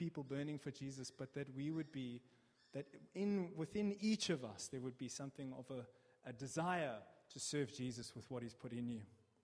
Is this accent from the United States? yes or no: no; South Africa; I'm South African, but I also have a British passport